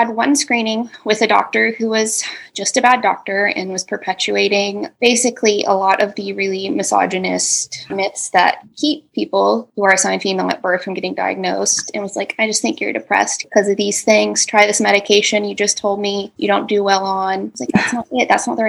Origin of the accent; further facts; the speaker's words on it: Dallas, Texas, United States; I am an artist and small business owner and creator of an audio drama podcast. I'm from Dallas, Texas.